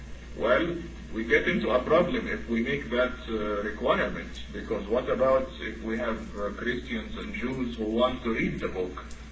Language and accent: English; Cairo, Cairo Governorate, Egypt; I'm here from Cairo.